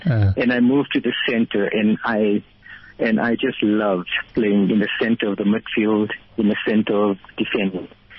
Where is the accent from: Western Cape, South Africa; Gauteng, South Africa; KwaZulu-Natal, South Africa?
Gauteng, South Africa; Vereeniging; We grew up in Vereeniging.